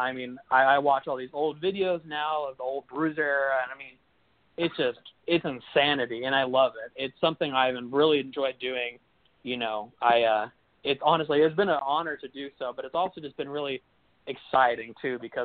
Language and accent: English; Indiana, United States; So I'm from Indiana.